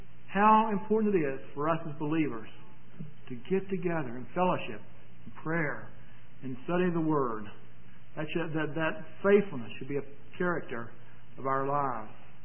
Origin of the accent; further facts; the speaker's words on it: West Virginia, United States; But in my hometown down in West Virginia, it has a population of just a little over 4,000.